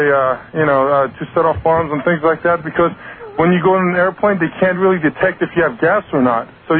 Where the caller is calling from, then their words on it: Tehran, Tehran Province, Iran; I'm calling from Tehran, Iran.